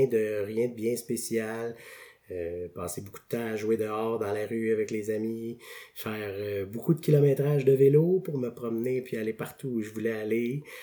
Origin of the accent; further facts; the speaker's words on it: Quebec, Canada; also born or lived in Chicoutimi; je suis né sur la rive sud de Montréal. Puis quand j'étais très jeune, mon père travaillait pour Bell Canada. Et puis notre famille s'est promenée beaucoup. Donc on a habité à différents endroits, là, à Québec